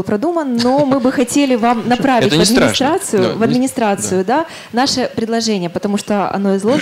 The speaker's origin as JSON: {"language": "Russian", "town": "Rostov-on-Don", "region": "Rostov Oblast", "country": "Russia", "said": "Я из Ростова-на-Дону."}